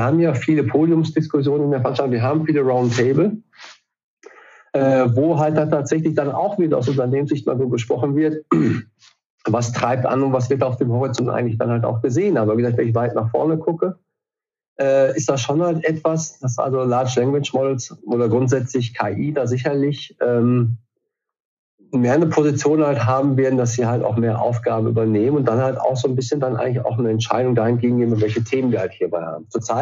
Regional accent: North Rhine-Westphalia, Germany; Als Westfale würde ich naturgemäß nie herausstellen, was ich besonders gut kann.

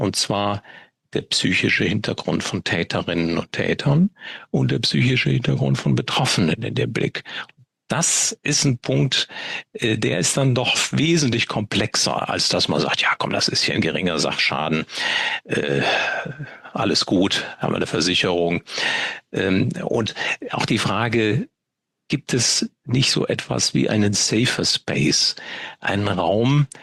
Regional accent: Würzburg, Bavaria, Germany; in einer kleinen Vorstadtgemeinde in Würzburg, in meiner Heimatstadt

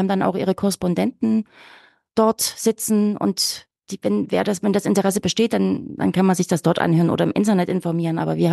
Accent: Plauen, Saxony, Germany; ich komme selbst aus Plauen, wo unser Sendestudio auch steht.

